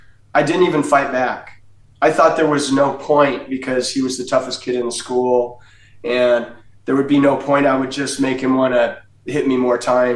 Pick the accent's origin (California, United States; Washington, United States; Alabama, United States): Washington, United States; Seattle; I grew up in Seattle, which didn't really get bullied there